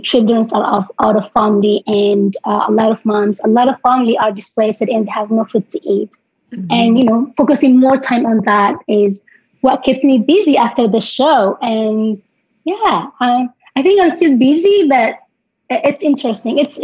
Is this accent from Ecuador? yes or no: no; Tigray, Ethiopia; English is a second language; for what's going on in my hometown in Tigray.